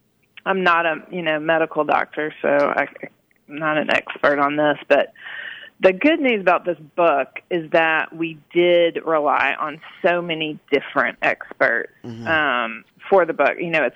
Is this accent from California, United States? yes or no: no; Murfreesboro, Tennessee, United States; Well, I grew up in Murfreesboro, so I went to half of my high school was at Oakland High School, and half of my high school was at Brentwood Academy.